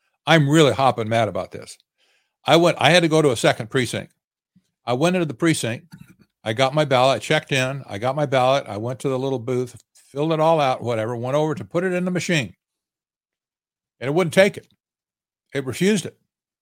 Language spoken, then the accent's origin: English; Arizona, United States; I'm from Arizona, if everybody doesn't know that.